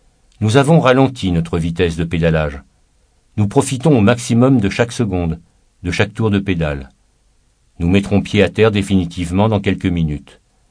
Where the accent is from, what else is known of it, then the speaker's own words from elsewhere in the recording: Lyon, Auvergne-Rhône-Alpes, France; Nous venons de Lyon. Prononcer cette phrase faisait apparaître des centaines d'images dans ma tête.